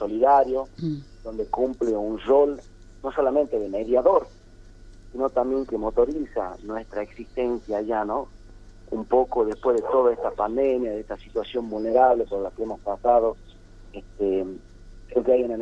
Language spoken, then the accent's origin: Spanish; Salta, Argentina; nosotros los que somos de ahí del Chaco salteño